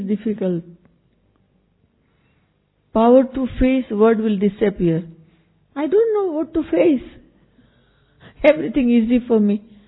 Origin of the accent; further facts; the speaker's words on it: India; now in Nairobi, Kenya; I came from India before 43 years ago. Because I love Africa and I love Kenya, so I made big office in Kenya.